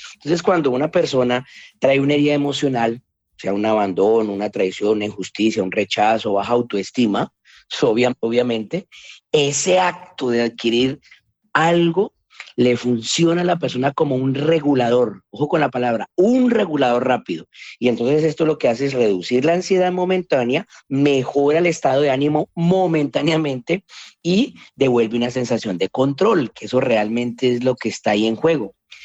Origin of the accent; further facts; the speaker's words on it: Cali, Valle del Cauca, Colombia; hoy me encuentro en mi tierra, Cali, Colombia. Así que estamos muy felices hoy por estar transmitiendo desde acá, poder acercarnos a las personas desde mi país natal.